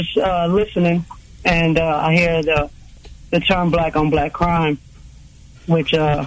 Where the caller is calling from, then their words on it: Kansas City, Missouri, United States; I'm calling in from Kansas City.